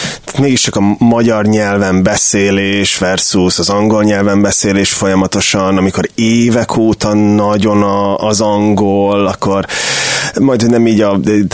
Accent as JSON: {"language": "Hungarian", "country": "Hungary", "said": "egy 10 millió fős országból származunk"}